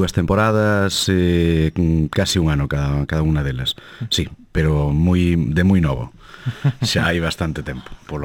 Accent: Fene, Galicia, Spain; born there; eu nací en Fene, pero directamente en Fene

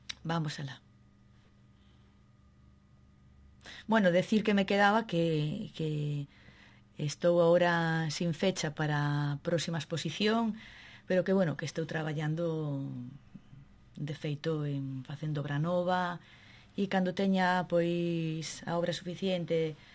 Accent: Barallobre, Galicia, Spain; son de Barallobre de toda a vida, que nací en Barallobre

